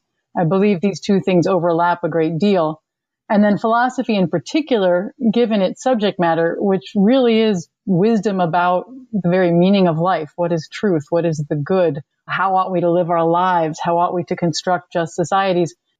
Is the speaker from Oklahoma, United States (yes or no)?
no; New York City, New York, United States; also born or lived in Michigan; I grew up in New York City, and we spent summers in rural Michigan.